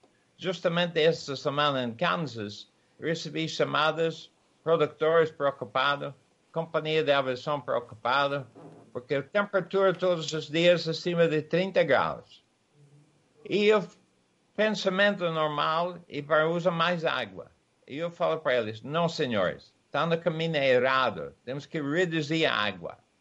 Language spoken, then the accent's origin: Portuguese; Ireland; Portuguese is a second language; moved away as an adult; also born or lived in England / Brazil / United States / Switzerland; eu sou irlandês. Fui criado numa fazenda na Irlanda e depois fui para a Inglaterra para estudar agronomia e engenharia mecânica.